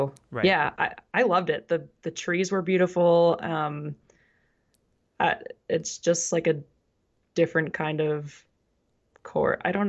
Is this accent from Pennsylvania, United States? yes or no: yes; Philadelphia, Pennsylvania, United States; now in Tennessee, United States; You know, I grew up in Philadelphia and on the East Coast. And now I live in Tennessee